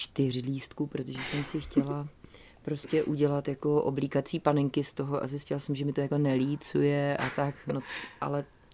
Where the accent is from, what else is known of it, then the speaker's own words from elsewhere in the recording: Karlovy Vary, Karlovy Vary Region, Czechia; my jsme z Karlových Varů a měli jsme takový krásný byt, trojpokojovej